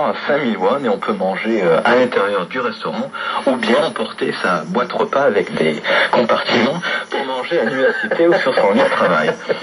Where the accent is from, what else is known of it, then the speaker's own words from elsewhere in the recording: France; chose qui me paraissait complètement inconcevable en tant que Français